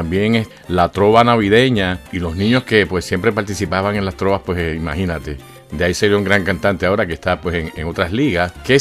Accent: Río Piedras, Puerto Rico; born there; yo nací en Río Piedras, Puerto Rico, y mis raíces, ya tú sabes, son de la música y del ambiente artístico.

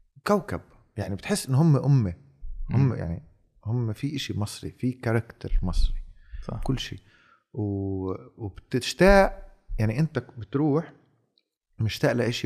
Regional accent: Jerusalem, Palestine; also born or lived in Kuwait; أنا ربيت بالقدس انولدت بالكويت عدنا كم سنة سنتين وثلاثة رجعنا على القدس عدنا كمان سنتين رجعنا على الكويت بعدين بالحرب الخليج رجعنا على القدس

